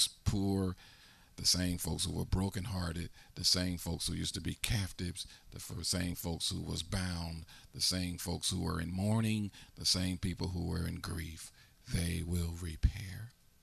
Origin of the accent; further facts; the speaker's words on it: Harrisburg, Pennsylvania, United States; born there; It's sort of like I was born in Harrisburg and it was like this when I got here. It's been like this all of my life